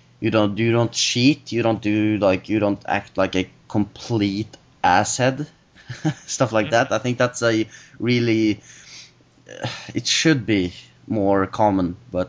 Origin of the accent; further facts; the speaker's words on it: Norway; Well, I come from Norway